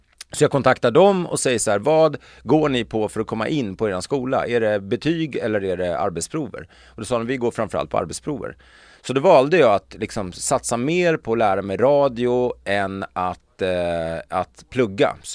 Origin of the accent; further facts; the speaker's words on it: Stockholm, Stockholm County, Sweden; när vi var små i Stockholm när man växte upp